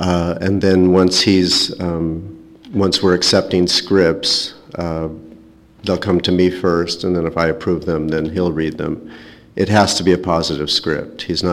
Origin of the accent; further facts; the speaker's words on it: Beverly Hills, California, United States; I was raised Jewish in Beverly Hills, and not even raised Jewish, really no religion.